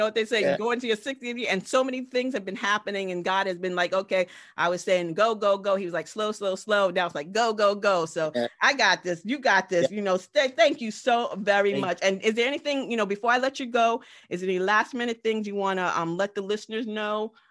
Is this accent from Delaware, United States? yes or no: yes; Dover, Delaware, United States; Again, I grew up in Dover. I bit my teeth in Dover. I went to high school in Dover. I went to Dell State in Dover, and Dover's right down the street.